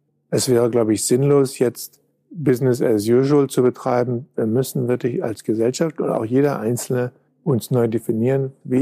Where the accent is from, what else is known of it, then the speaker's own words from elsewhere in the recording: Düsseldorf, North Rhine-Westphalia, Germany; Und ich habe meine Reise begonnen am Ufer des Rheins. Gegenüber war die andere Mondseite. Da war ein Neuss und da konnte man nicht hin, weil die Brücken waren alle weg.